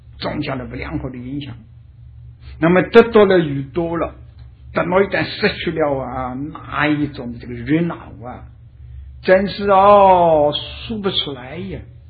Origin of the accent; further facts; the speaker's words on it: China; 我们中国人啊是有名的好吃的这个民族